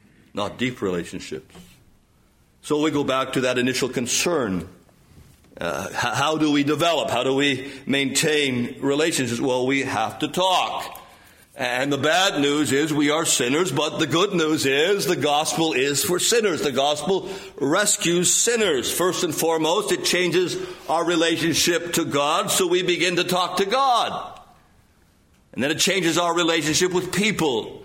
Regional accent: Canada; Most Americans, I'm not American, so don't take offense by that, but I'm a Canadian

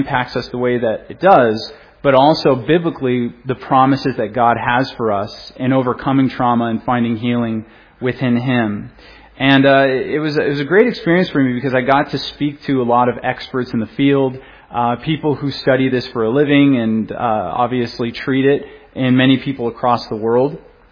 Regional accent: Tucson, Arizona, United States; I'm from Tucson, Arizona, so it's really nice to be out here.

